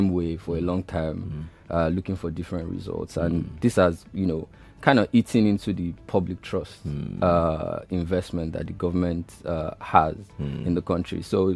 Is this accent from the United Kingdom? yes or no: no; Nigeria; I'm also a Nigerian at the end of the day